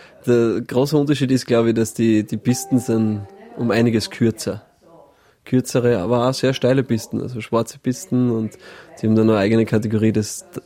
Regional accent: Austria; Wir waren natürlich als Österreicher motiviert, dass wir das australische Essen ausprobieren.

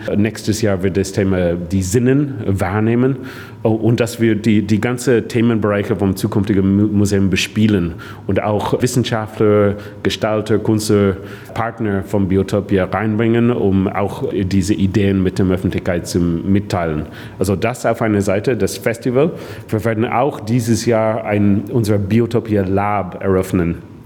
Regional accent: Ireland; German is a second language; now in Germany; Ich komme aus Irland. Ich bin nicht so ganz jung, aber das ist nett von Ihnen. Also als ich 17 Jahre alt war, bin ich einige Monate in Deutschland gewesen

